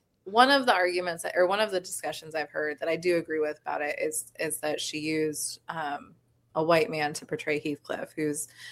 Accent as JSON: {"language": "English", "town": "Colorado Springs", "region": "Colorado", "country": "United States", "said": "I'm from Colorado Springs, it's not a very diverse city."}